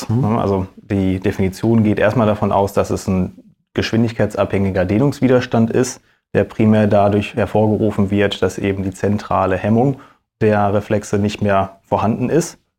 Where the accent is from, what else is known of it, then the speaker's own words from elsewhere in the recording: North Rhine-Westphalia, Germany; now in Düsseldorf, Germany; Ich komme ursprünglich aus dem Sauerland, auch wenn man mir das vielleicht nicht unbedingt anmerkt, aber habe dann in Münster studiert und habe dann letztendlich den Sprung nach Düsseldorf geschafft und bin da jetzt so seit 5 Jahren ungefähr tätig in der Klinik.